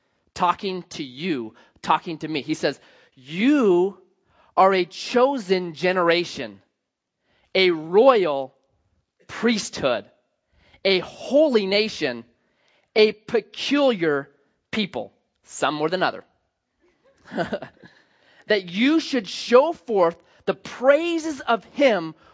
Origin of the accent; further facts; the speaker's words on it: Grants Pass, Oregon, United States; I grew up 1111 Southwest Foundry, Grants Pass, Oregon, also known as Felony Flats. That's where I grew up.